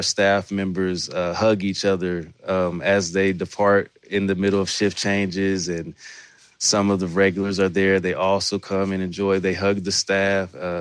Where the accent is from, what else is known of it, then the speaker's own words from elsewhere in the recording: Oakland, California, United States; also born or lived in North Carolina; now in Los Angeles, United States; growing up in Oakland and in North Carolina and moving out to LA in 2012.